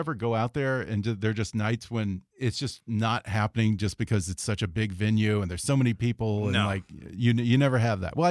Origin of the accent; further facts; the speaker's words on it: Houston, Texas, United States; Outside of Houston, Southwest Houston.